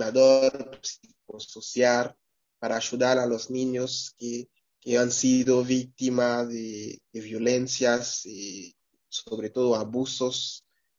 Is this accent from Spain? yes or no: no; Port-au-Prince, Ouest, Haiti; also born or lived in Les Cayes; Pero yo me vi creciendo en Puerto Príncipe. Y ahí fui a la escuela, hice todos mis primarios, mis secundarios